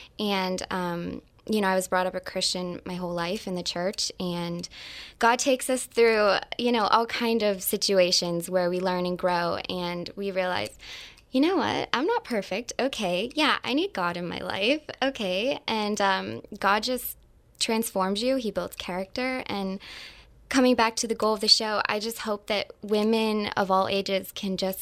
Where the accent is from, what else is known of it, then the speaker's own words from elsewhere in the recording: Youngstown, Ohio, United States; Well, after college, I'm from Youngstown, Ohio, and I decided that, you know what, I need to move.